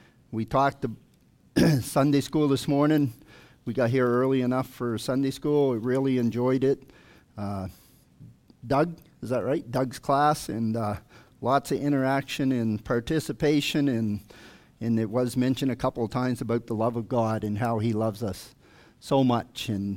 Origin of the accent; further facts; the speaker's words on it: New Brunswick, Canada; born there; I was born in New Brunswick, and my dad was fairly old.